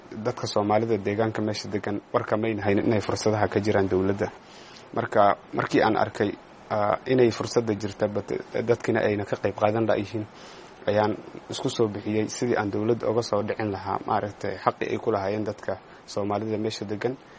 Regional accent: Garissa, Garissa County, Kenya

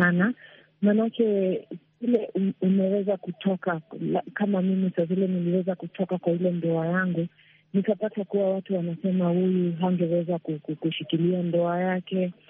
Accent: Kibra, Nairobi, Kenya; mimi natoka eneo ya Kibra, mimi ni Muislamu

